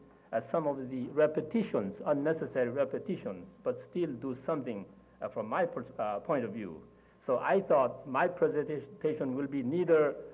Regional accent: South Korea; since my topic does not include my home country and my home church, Korea

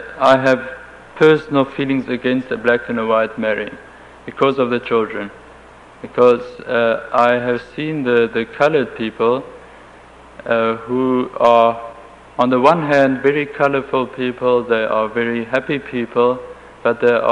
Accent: Germany; first language German; English is a second language; They almost always hear that I am German from my accent, and I have never experienced any sentiment against myself

